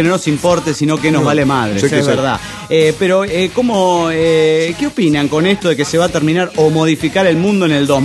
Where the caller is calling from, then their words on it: Mexico City, Mexico; del DF mexicano.